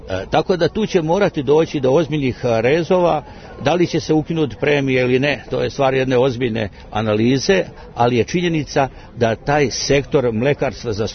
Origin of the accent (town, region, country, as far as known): Serbia